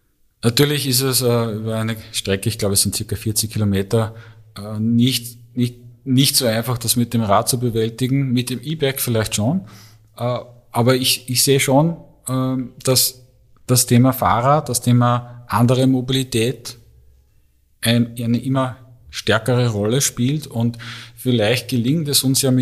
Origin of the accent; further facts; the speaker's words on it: Upper Austria, Austria; Ich komme selbst aus dem Müllviertel, also ich bin selbst im Müllviertel aufgewachsen.